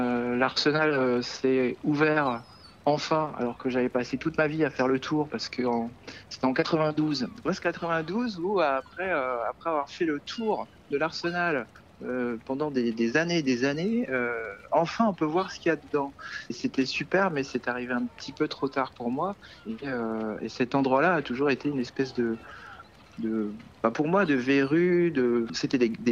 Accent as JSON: {"language": "French", "town": "Brest", "region": "Brittany", "country": "France", "tie": "born or raised there", "said": "Je suis né à Brest et j'ai vécu 18 ans et 15 jours à Brest."}